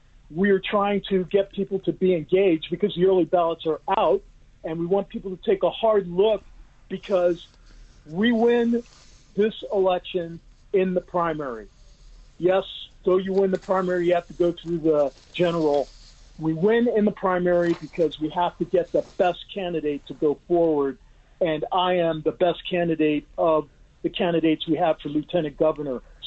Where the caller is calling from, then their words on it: Reno, Nevada, United States; I am up home in Reno today.